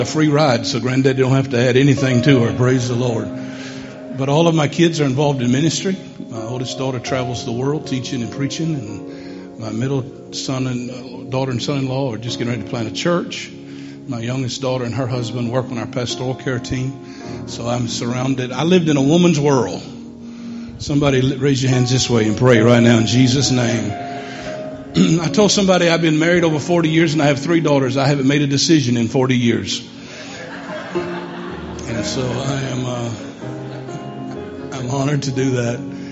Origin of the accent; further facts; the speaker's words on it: Maryland, United States; now in Oklahoma City, United States; I'm from the East Coast. I was raised just outside of D.C. It was my home.